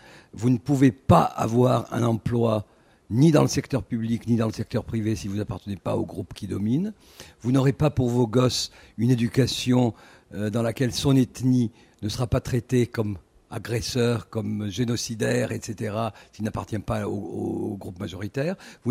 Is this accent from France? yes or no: no; Bosnia & Herzegovina; French is a second language; l'énorme tremblement de terre qui s'est passé chez nous en Bosnie.